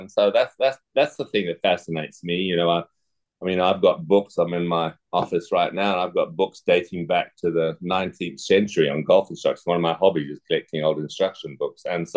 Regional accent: Zimbabwe; also born or lived in England; You know, I was born in England, but I grew up in Southern Africa and Zimbabwe or Rhodesia as it was then.

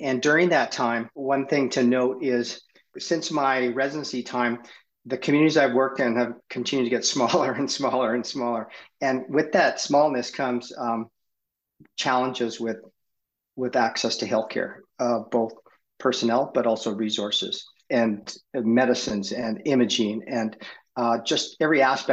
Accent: Spirit River, Alberta, Canada; I was born in northern Alberta in a northern agricultural community known as Spirit River, Alberta. It's kind of a dot on the map, very inconspicuous place.

